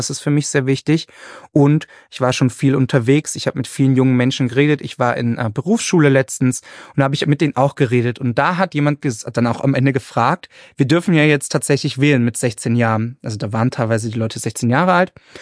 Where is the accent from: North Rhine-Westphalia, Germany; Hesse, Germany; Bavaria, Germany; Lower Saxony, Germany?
Bavaria, Germany; Nuremberg; hier in der Südstadt, wo ich herkomme